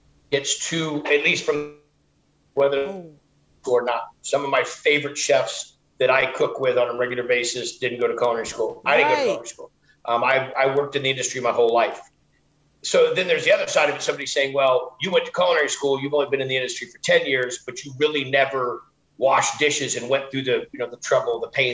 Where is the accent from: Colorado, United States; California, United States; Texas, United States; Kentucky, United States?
California, United States; I grew up in Northern California. And my mom was from Georgia, North Carolina area. And so I was raised eating grits and collard greens.